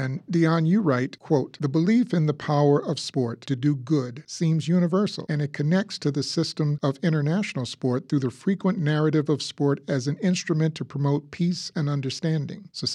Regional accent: Houston, Texas, United States; I mentioned before that I was raised in Texas. I grew up poor in Houston during the 60s and 70s on the black side of town.

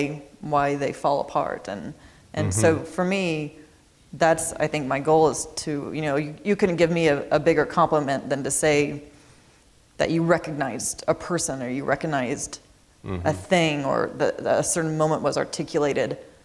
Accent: Missouri, United States; also born or lived in New York; I mean, I know when I lived in New York, people found it so strange that I was from Missouri.

